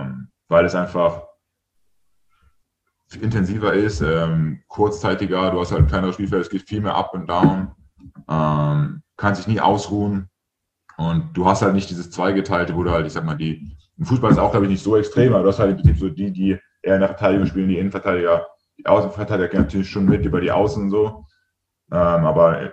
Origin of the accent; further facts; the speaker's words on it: Leverkusen, North Rhine-Westphalia, Germany; born there; Aus dem Rheinland, ja.